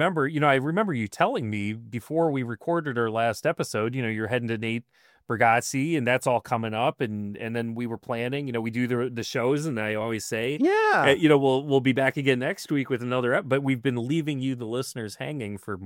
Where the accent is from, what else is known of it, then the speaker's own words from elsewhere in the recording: New Jersey, United States; But for me, I grew up in New Jersey. I'm a huge … fan, and I have been my entire life.